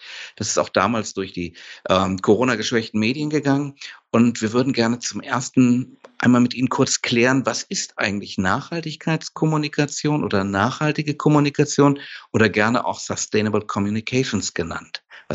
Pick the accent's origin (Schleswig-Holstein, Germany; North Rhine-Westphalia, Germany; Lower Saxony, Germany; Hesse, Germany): North Rhine-Westphalia, Germany; Gelsenkirchen; ich komme aus Gelsenkirchen